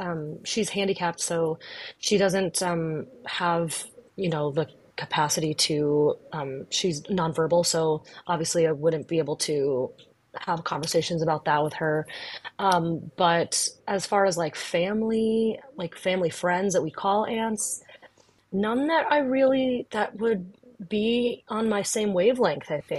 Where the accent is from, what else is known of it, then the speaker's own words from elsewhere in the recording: Saint Paul, Minnesota, United States; I'm from St. Paul, born and raised.